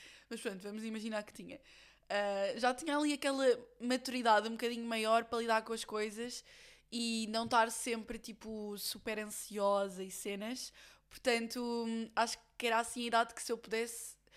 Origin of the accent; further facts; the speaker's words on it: Lisbon, Portugal; eu conheço a Florença melhor do que Lisboa, que é a minha cidade natal, onde eu sempre vivi